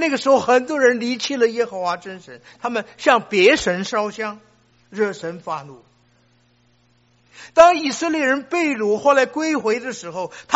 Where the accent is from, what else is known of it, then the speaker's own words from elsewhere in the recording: China; 你知道我们中国人很多人都有偶像的崇拜，我们今天还是有很多同胞们过年过节的时候到庙里去拜呀。